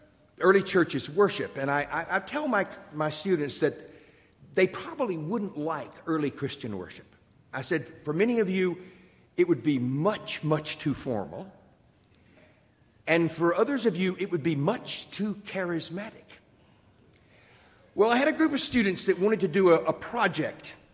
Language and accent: English; Virginia, United States; I'm from Virginia.